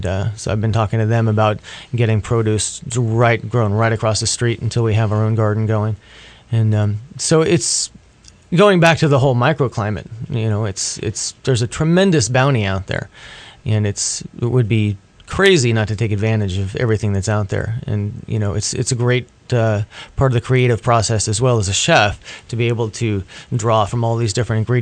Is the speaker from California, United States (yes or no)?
yes; California, United States; I grew up in the Central Valley. I was born and raised just south of Sacramento.